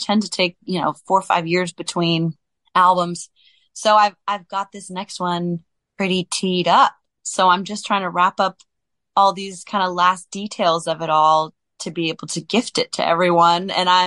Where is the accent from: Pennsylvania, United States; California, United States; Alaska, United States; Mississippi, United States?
California, United States; Like I'm in San Francisco, I'm from the San Francisco Bay Area